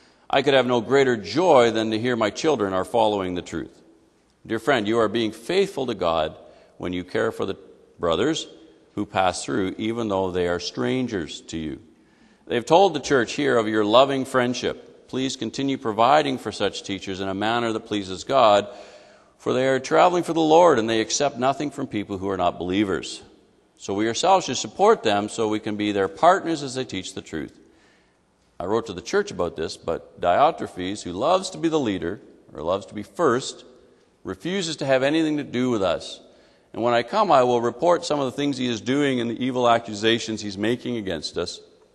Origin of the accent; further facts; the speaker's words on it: Alberta, Canada; now in Saskatoon, Canada; and I'm from Alberta. I was 9 years in Alberta, and Saskatoon is really not a whole lot different.